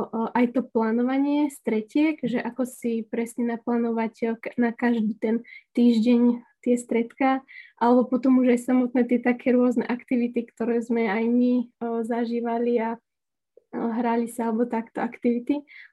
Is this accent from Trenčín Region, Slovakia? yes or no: yes; Trenčín, Trenčín Region, Slovakia; ja som z Trenčína, z farnosti Orechové